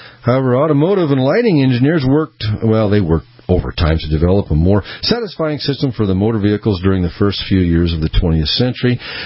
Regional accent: Peoria, Illinois, United States; born there; get an email from where I was born at in Peoria, Illinois, but the state of Illinois.

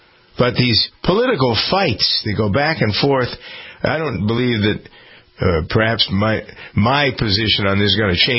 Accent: United States; the fact that I'm an American or you're an American

